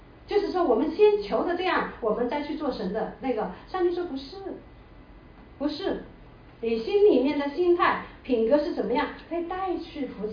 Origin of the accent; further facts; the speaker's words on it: China; 我们中国人呢，就是五福临门吧